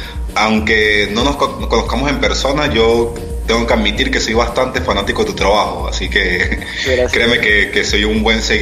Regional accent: Venezuela; moved away as an adult; now in Argentina; yo soy venezolano, tengo 6 años ya radicado en Argentina

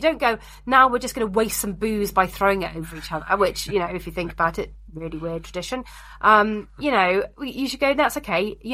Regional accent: United Kingdom; and we're British, so all of our social lives have been geared around alcohol for a long time.

